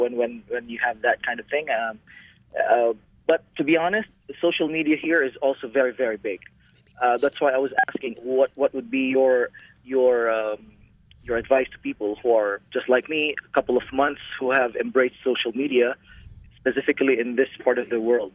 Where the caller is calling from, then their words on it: Doha, Qatar; Yes, I am calling from the Middle East, exactly from Doha, Qatar.